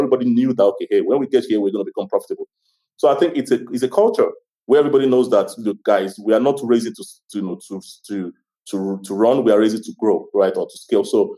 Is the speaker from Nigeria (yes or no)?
yes; Ogun, Nigeria; I'm an Ijebu man, so I come from Ijebu, which means that we are used to not spending money, right?